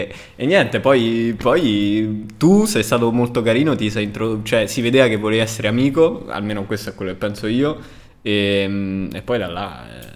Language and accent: Italian; Rome, Lazio, Italy; i miei sono un po' hippie, sono un po' diversi e quando avevano 30 anni hanno deciso di andare a Roma, mi hanno adottato. E quindi sono cresciuto a Roma, ovviamente.